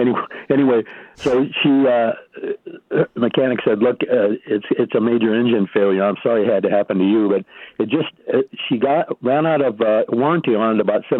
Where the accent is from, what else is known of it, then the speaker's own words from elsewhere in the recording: Midwest, United States; I was raised in the Midwest